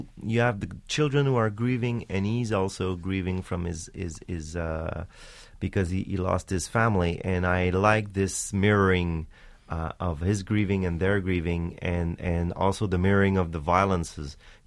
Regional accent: Quebec, Canada; we are North Americans in Quebec. We speak French, and of course we are of Latin blood in a way, but we are American in the way we see time and space and business and school.

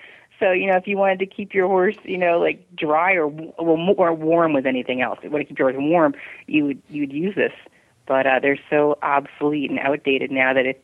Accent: New Jersey, United States; I came from New Jersey, and my boss at Miller's, you know, offered me a job to take over the Midwest. And I don't think I ever left New Jersey before then.

